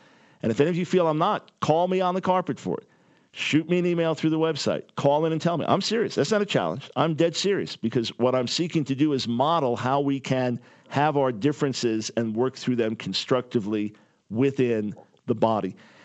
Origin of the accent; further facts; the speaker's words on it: New York, United States; also born or lived in Pensacola, Florida; now in Denver, United States; I'm from New York City originally, so we're used to snow there, raised on Long Island, and lived in Pensacola, Florida for 7 years